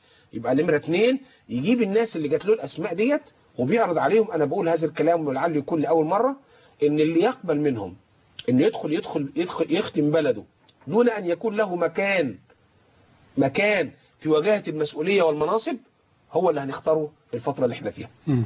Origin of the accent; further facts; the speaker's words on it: Egypt; إحنا كلنا مصريين.